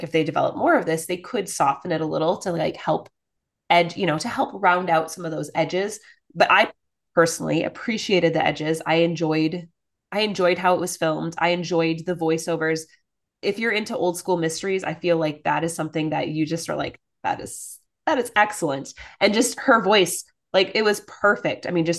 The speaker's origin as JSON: {"language": "English", "region": "Minnesota", "country": "United States", "said": "It's based in Minnesota. Shout out. I am a Minnesotan."}